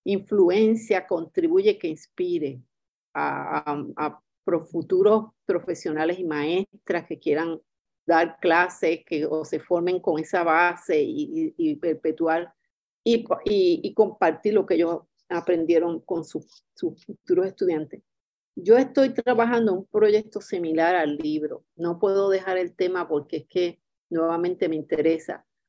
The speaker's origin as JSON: {"language": "Spanish", "country": "Puerto Rico", "lives_now": "United States", "said": "yo que vivo aquí bastantes años, yo no soy afroamericana, yo no soy African American, yo soy una puertorriqueña negra, soy negra hispana"}